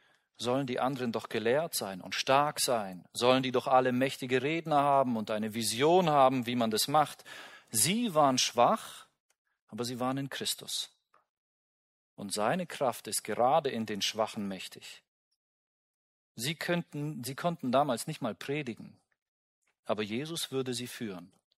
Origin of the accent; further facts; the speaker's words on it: Günzburg, Bavaria, Germany; als ich in meiner Heimatgemeinde in Günzburg aufgewachsen bin